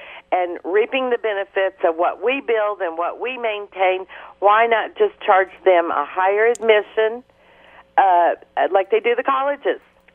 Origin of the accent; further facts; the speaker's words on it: Kansas, United States; born there; now in Missouri, United States; No, I'm in Missouri. I was born in Kansas.